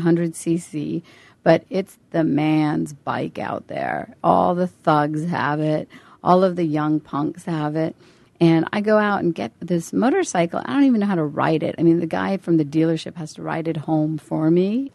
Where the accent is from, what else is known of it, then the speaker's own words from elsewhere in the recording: Uttar Pradesh, India; when I would travel through some parts of my home state of Uttar Pradesh